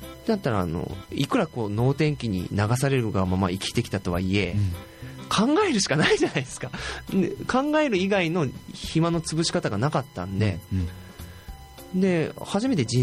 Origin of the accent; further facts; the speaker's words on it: Nagasaki, Japan; 長崎県出身なんで長崎県の小学校受けようと思ったら50何倍とかだったかな。